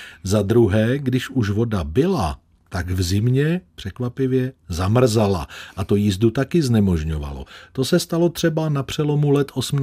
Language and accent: Czech; Plzeň, Plzeň Region, Czechia; Nečekal bych, že to někdy jako rodák z Plzně řeknu